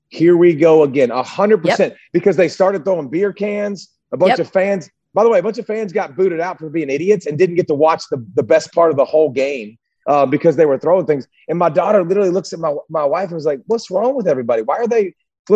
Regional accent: Georgia, United States; But I just think, you know, we grew up in Georgia, and all we've known really is a lot of disappointment and a lot of close calls.

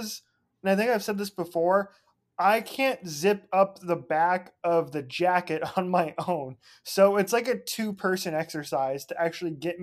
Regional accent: Arizona, United States; they're my hometown. My hometown team. Like, if they make it to the Super Bowl, that would be cool. Because you know when the last time the state of Arizona won a championship?

